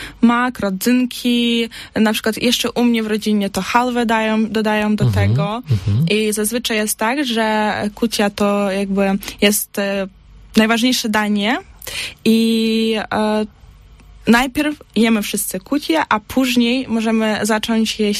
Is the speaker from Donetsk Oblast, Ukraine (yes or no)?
no; Mohyliv-Podilskyi, Vinnytsia Oblast, Ukraine; Polish is a second language; now in Opole, Poland; Czyli ja pochodzę z takiego małego miasta, Mohyliw Podolski. To Winnicki obwód.